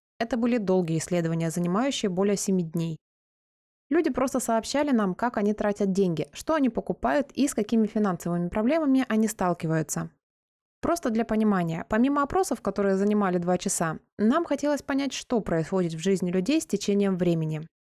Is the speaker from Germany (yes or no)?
no; Canada; как это происходит в Канаде, откуда я родом